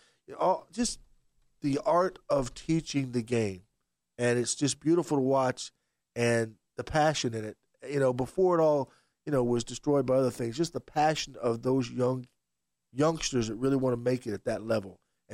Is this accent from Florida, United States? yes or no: yes; Clearwater, Florida, United States; She'd take us down to watch the Phillies play in Clearwater. I grew up in Clearwater.